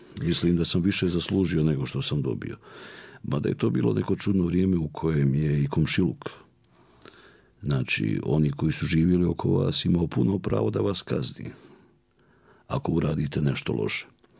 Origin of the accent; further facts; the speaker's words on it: Mostar, Federation of Bosnia and Herzegovina, Bosnia & Herzegovina; Druženjima, igrama sa psima lutalcama, tada ih je bilo puno u Mostaru.